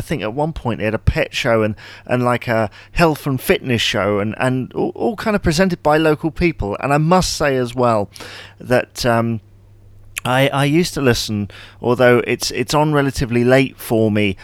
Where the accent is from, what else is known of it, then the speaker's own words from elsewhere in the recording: England, United Kingdom; There's probably lots of them in the States, but to me as an English person, I personally love it.